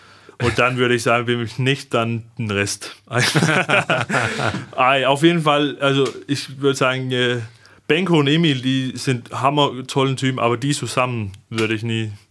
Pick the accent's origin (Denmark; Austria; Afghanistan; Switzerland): Denmark; German is a second language; now in Flensburg, Germany; Also das ist der beste Stelle, wo mit als Däne, mit Familie, das kann ich mir nicht besser vorstellen, in Deutschland zumindest.